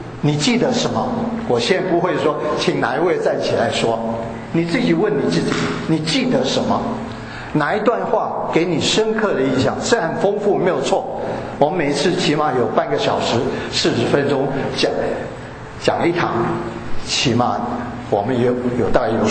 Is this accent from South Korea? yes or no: no; Yangon, Yangon Region, Myanmar; moved away; 在五零年末的时候，我是从缅甸仰光出来的，所以在缅甸仰光呢，除了我们的学校是没有宗教背景之外